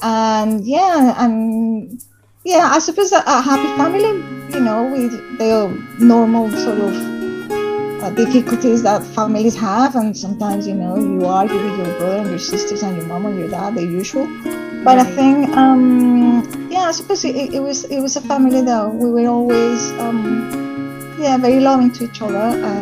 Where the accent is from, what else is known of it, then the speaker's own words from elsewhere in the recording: Bogotá, Colombia; also born or lived in Costa Rica; Okay, so I grew up in Colombia, in South America. I was born actually in Costa Rica, in Central America, but okay. My parents are both Colombian.